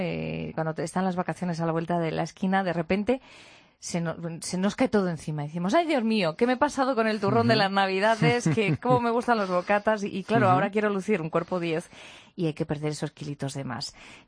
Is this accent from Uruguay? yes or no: no; Community of Madrid, Spain; Somos muchos los madrileños que vamos a viajar, quizás, buscando el solecito a las playas más cercanas de nuestra geografía.